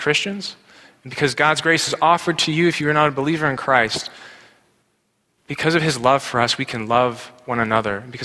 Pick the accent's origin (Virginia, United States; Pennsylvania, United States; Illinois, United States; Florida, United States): Pennsylvania, United States; Pittsburgh; I'm from Pittsburgh, and go to my Jewish mother